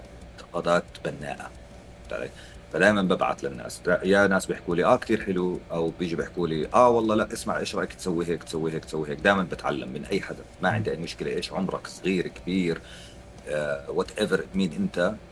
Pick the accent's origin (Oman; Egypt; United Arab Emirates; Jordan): Jordan; وقت ما أنا كنت ساكن بالأردن. أنا باي ذا واي أنا سعودي الأصل عشان الناس يعرف، فكنت ساكن بالأردن وعشت كل حياتي 26 سنة عشت بالأردن.